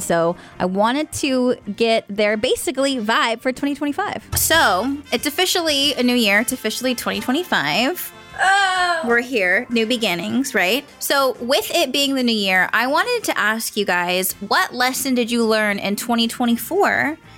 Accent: California, United States; I am actually from California, and all my family is on the West Coast.

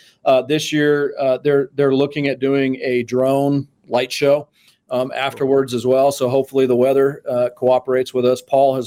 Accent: Manhattan, Kansas, United States; I think back to when I was growing up in Manhattan and we were watching the Jayhawks and Coach Williams do his thing.

